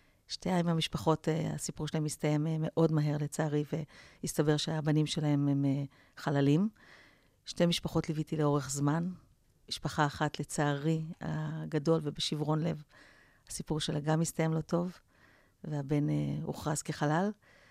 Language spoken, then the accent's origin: Hebrew; Rishon LeZion, Central District, Israel; גדלתי בראשון במין תחושה במקום שבו